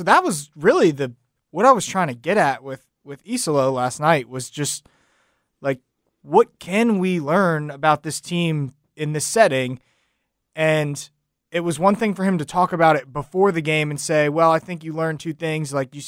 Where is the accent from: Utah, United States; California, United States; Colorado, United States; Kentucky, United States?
Kentucky, United States; Louisville; I grew up in Louisville, Kentucky.